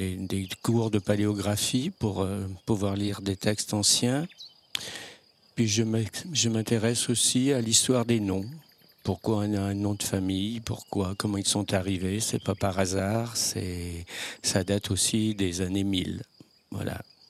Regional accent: Saint-Sorlin, France; je suis de Saint-Sorlin, même si je ne suis pas né à Saint-Sorlin.

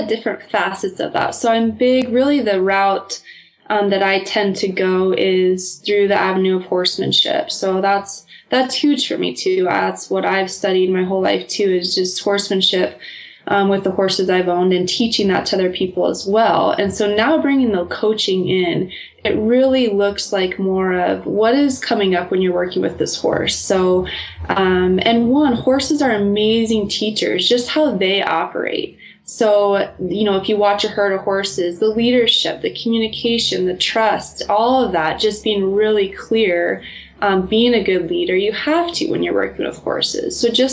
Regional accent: Arizona, United States; So I grew up in Arizona, always had horses in my life since I was a little girl.

